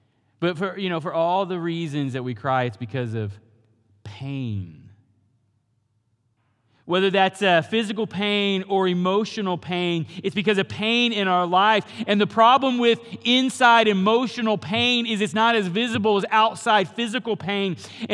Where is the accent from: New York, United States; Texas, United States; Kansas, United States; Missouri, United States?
Kansas, United States; I mean, we're from Kansas, so, I mean, you know, we don't know how to handle the ocean.